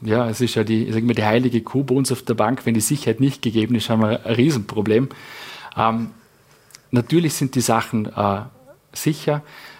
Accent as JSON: {"language": "German", "region": "Vorarlberg", "country": "Austria", "said": "wo man es als Vorarlberger einfach, ja, du fischst dir das Vierten"}